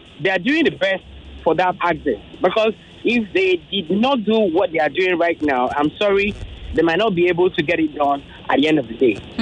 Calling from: Ikeja, Lagos, Nigeria; I'm calling from Ikeja.

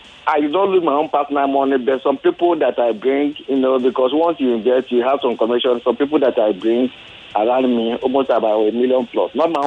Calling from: Ikorodu, Lagos, Nigeria; I'm calling from Ikorodu.

